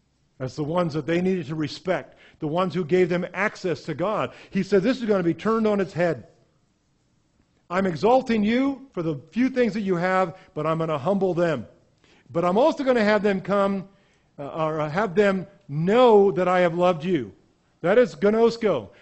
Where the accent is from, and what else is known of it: California, United States; born or raised there